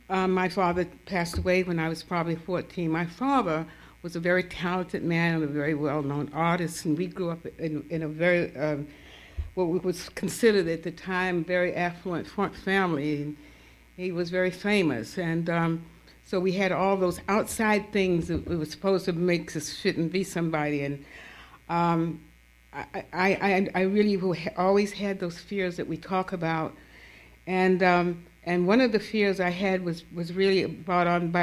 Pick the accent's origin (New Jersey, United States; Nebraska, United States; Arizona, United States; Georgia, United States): Georgia, United States; Atlanta; And I was born in Grady Hospital. The rest of them were born in this little town. So growing up in Atlanta was not easy for me.